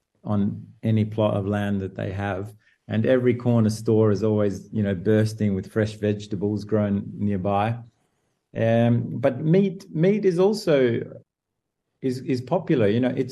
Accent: Adelaide, South Australia, Australia; I grew up in South Australia, so the landscape's similar, a bit dry and dusty. And there's something about it that feels familiar, definitely. Mm. And, you know, going to school in Adelaide

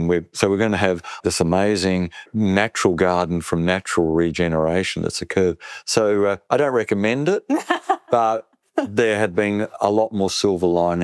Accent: Australia; we're Australian, we pick ourselves up, we move on

